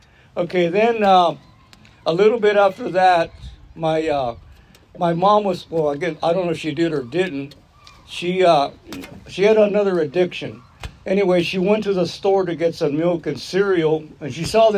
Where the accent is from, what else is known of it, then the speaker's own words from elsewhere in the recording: Chino, California, United States; English is a second language; So they got us out of there, so I grew up in Chino in 1948, something like that. I grew up in Chino. And at that time, Chino was segregated.